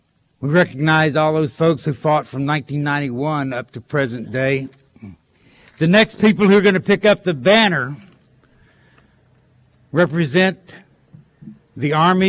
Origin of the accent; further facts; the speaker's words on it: the South, United States; And I'm from the South, and I had no idea what these people were.